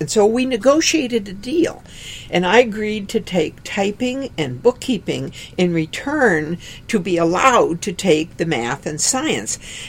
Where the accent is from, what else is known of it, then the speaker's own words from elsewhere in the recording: Aberdeen, South Dakota, United States; Well, I grew up in Aberdeen, South Dakota, a little town, 25,000, and women interested in science were curiosity in those days.